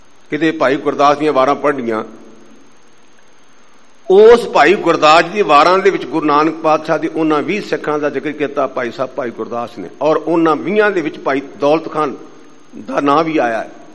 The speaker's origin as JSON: {"language": "Punjabi", "town": "Patti", "region": "Punjab", "country": "India", "tie": "born or raised there", "said": "ਪਾਕਿਸਤਾਨ ਤੋਂ ਪਹਿਲਾਂ ਮੇਰਾ ਪਿੰਡ ਲਾਹੌਰ ਜ਼ਿਲ੍ਹੇ ਵਿੱਚ ਆਉਂਦਾ ਸੀ ਤੇ ਮੁੜ ਕੇ ਪੱਟੀ ਤਸੀਲ ਸਾਡੇ, ਅਸੀਂ ਉਹਦੇ ਵਿੱਚ ਆ ਗਏ।"}